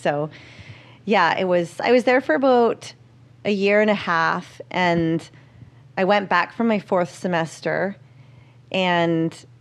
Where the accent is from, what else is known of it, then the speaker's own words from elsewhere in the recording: Surrey, British Columbia, Canada; Yeah, I grew up in Surrey, a suburb of Vancouver, about 40 minutes outside the city.